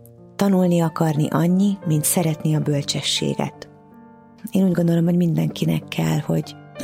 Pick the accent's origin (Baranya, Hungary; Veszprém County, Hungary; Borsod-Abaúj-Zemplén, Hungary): Veszprém County, Hungary; Pápa; nekem szerencsém volt, mert Pápán nőttem fel, és hát amúgy is Pápa egy iskolaváros